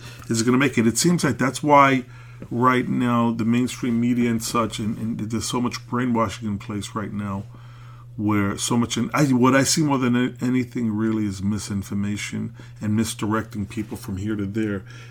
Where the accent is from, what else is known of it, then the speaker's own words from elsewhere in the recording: Brooklyn, New York, United States; born there; You know, I'm an American. I was born in Brooklyn.